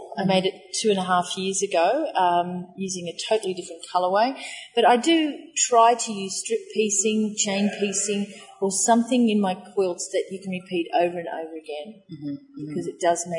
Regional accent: Sydney, New South Wales, Australia; I grew up on the Sydney coastline

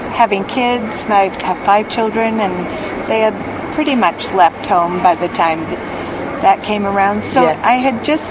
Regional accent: Netherlands; because I grew up in Holland and danced with, I didn't get to dance, but I saw the Dutch dancers.

